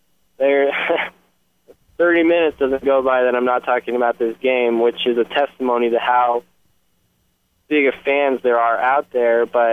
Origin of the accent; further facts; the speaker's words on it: Kansas City, United States; I'm from Kansas City, which is it's big enough, you know, to be considered a city, but it's not L.A., it's not Chicago, it's not New York.